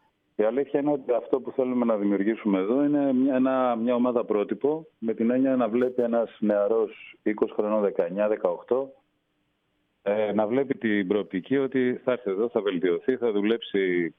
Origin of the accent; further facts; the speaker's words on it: Volos, Thessaly, Greece; moved away; Ο Βόλος είναι μια πολύ όμορφη πόλη. Μετά από 32 περίπου χρόνια γύρισα στην πόλη μου.